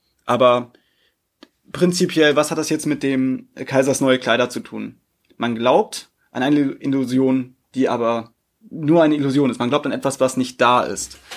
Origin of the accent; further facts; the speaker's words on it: Lower Saxony, Germany; Ja genau, in Niedersachsen auch, Englisch als erste Fremdsprache.